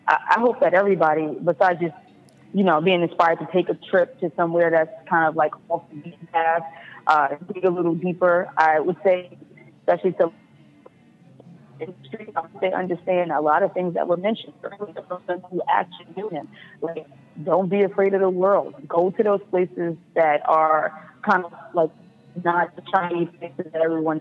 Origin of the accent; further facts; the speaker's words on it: New York, United States; And that goes back to being a New Yorker. Like, I'm a New Yorker, so I know what it feels like.